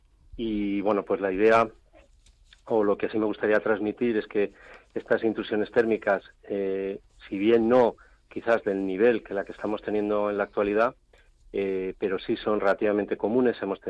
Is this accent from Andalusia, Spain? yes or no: no; Alicante, Valencian Community, Spain; Yo soy de Alicante, uh-huh. Entonces para mí es más normal ver aparecer los coches llenos de...